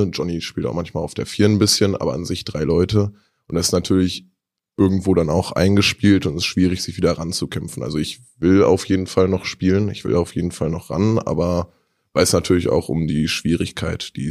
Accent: Dortmund, North Rhine-Westphalia, Germany; Ja, ich komme ja aus Dortmund, das heißt, notwendigerweise hat man mit Fußball angefangen

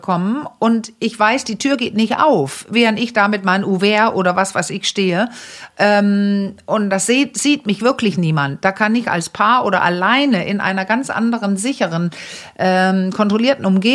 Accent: Hamburg, Germany; ich komme aus Hamburg

